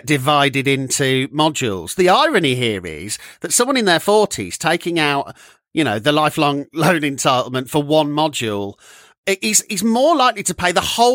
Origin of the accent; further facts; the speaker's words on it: Worsley, North West England, United Kingdom; who from back in Worsley, my hometown, is wandering around going, I can't wait to take out a lifelong loan?